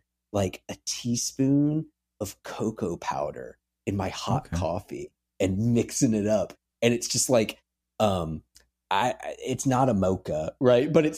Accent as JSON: {"language": "English", "region": "the South", "country": "United States", "tie": "born or raised there", "said": "I grew up in the South, and we had we had Sun Drop"}